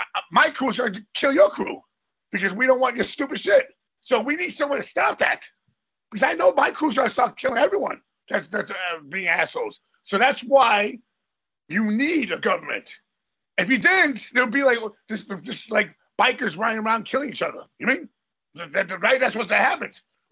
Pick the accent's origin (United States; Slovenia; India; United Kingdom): United States; I'm down with the United States. I'm from the United States.